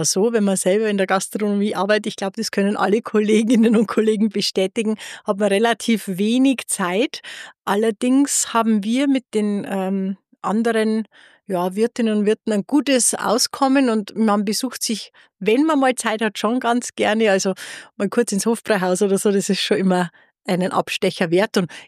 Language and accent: German; Regensburg, Bavaria, Germany; Ich komme direkt aus Regensburg, also ein Regensburger Kindl, bin kurz vor den Toren der Stadt aufgewachsen, bin in Regensburg in die Schule gegangen, habe hier auch studiert